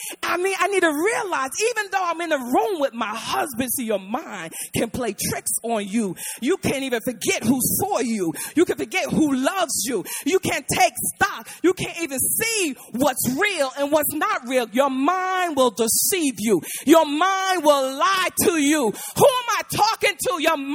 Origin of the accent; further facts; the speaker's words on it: Newark, New Jersey, United States; I was born and raised in Newark, and Newark was a really rough place for me.